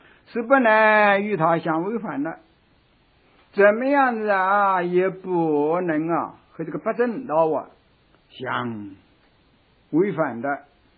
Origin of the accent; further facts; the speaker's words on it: China; 这是我们中国人的那种解释。